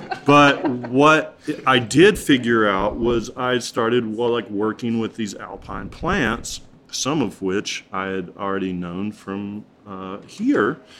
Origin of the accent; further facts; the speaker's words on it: North Carolina, United States; You know, I grew up here in Western North Carolina.